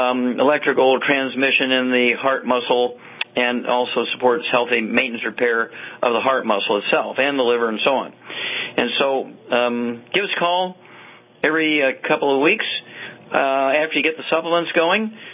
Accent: Louisiana, United States; Being a Cajun down there in Louisiana, you know, if you eat a lot of rice, that's fine.

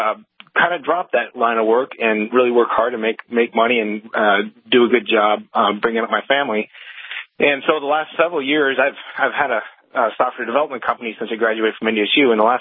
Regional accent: Mandan, North Dakota, United States; I'm from Mandan originally, from New England, south of Dickinson, southwest corner of the state.

